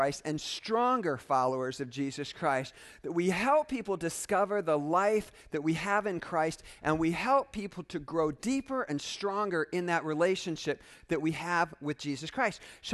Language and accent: English; Fort Wayne, Indiana, United States; the church that I went to growing up in Fort Wayne, Indiana called Crescent Avenue United Methodist Church